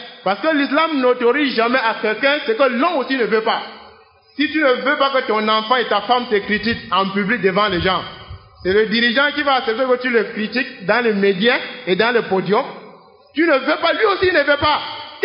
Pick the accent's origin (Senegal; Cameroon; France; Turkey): Cameroon; Tu nous connais, nous sommes des Camerounais, nous ne supportons pas.